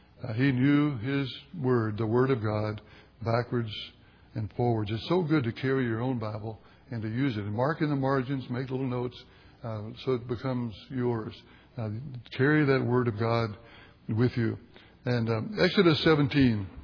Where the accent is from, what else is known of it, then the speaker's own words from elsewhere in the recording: St. Albans, West Virginia, United States; I saw it in an elder in the church that I grew up in St. Albans, West Virginia